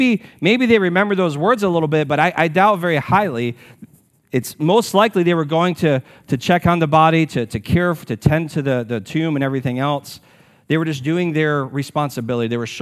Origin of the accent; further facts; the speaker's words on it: Michigan, United States; moved away as an adult; also born or lived in Middle East; I'm a transplant to this area. I was born and raised in Michigan. We lived overseas for almost a decade in the Middle East, and I was in the military, so I traveled around a lot.